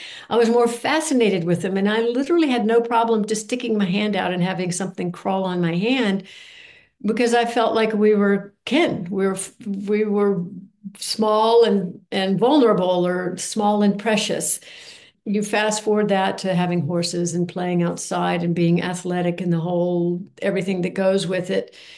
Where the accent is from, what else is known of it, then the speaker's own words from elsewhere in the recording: Birmingham, Alabama, United States; Well, when I was a girl, I grew up in Birmingham, Alabama